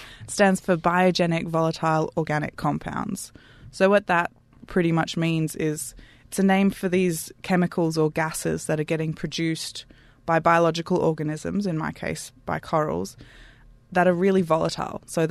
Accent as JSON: {"language": "English", "town": "Canberra", "region": "Australian Capital Territory", "country": "Australia", "said": "I'm from Canberra originally"}